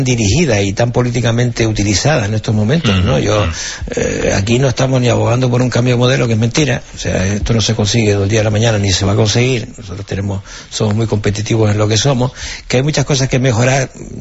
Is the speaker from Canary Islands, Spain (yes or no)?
yes; Canary Islands, Spain; Yo estoy dispuesto como canario a pagarla.